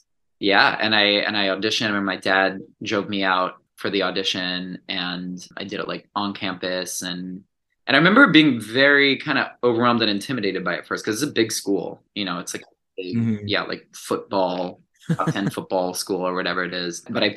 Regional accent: Delaware, United States; I'm from Delaware, which yes, also Anna who's LA who's on your show. We went to high school.

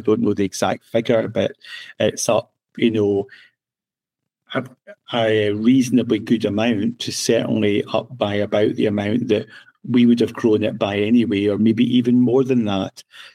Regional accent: Scotland, United Kingdom; when I was 18, growing up in Scotland

